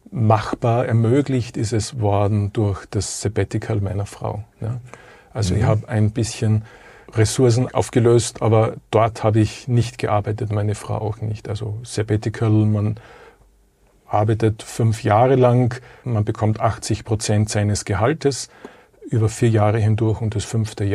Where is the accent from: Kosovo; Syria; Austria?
Austria; Salzburg; born there; also born or lived in Vienna; now in Graz, Austria; Ich bin gebürtiger Salzburger. Von dort aber schon jetzt seit über 30 Jahren weg. Ich habe 12 Jahre in Wien gelebt und bin jetzt der Liebe wegen nach Graz gekommen.